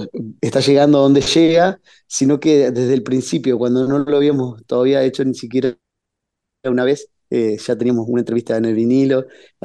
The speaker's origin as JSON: {"language": "Spanish", "town": "Gualeguaychú", "region": "Entre Ríos", "country": "Argentina", "said": "nosotros somos de Entre Ríos, somos de Gualeguaychú, somos felices"}